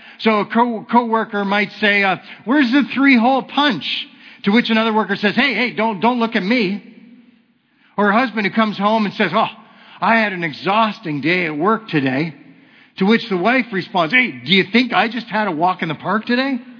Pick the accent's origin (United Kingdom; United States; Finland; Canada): Canada; Because we're Canadian, we're too polite.